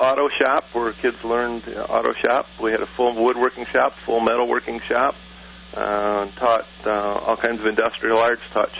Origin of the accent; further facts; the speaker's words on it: Saginaw, Michigan, United States; born there; now in Lansing, United States; Oh, I presently live in Lansing, Michigan. I was born in Saginaw, Michigan.